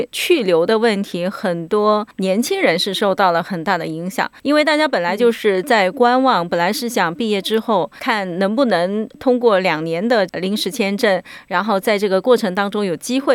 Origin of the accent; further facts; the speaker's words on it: China; 我坐10个小时的飞机我就回到中国了